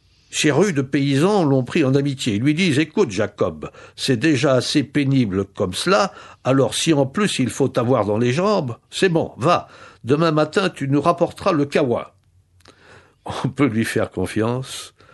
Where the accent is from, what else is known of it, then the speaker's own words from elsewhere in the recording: Metz, Grand Est, France; J'ai été élevé à Metz.